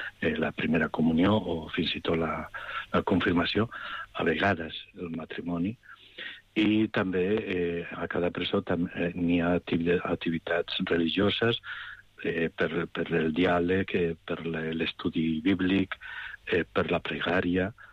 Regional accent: Aragon, Spain; al costat del meu poble, a Teruel, està un convent de mercedaris

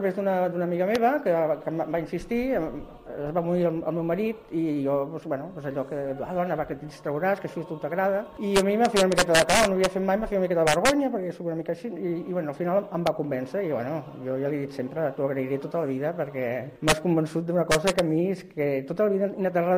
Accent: Barcelona, Catalonia, Spain; soc de Barcelona, tinc 72 anys.

